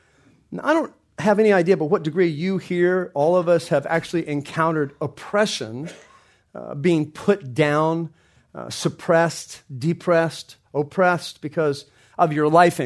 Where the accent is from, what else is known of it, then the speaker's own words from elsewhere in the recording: Oklahoma, United States; because my accent was so big and so thick, I cut it out instantly after that. But because I didn't want to go around. I'm going like, what am I less than? Because I'm, you know, from Oklahoma